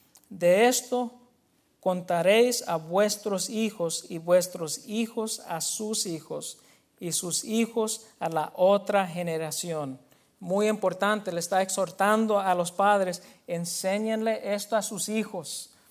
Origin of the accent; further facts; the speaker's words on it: Mexico; Medio que nunca he escuchado de eso y soy mexicano, hermano.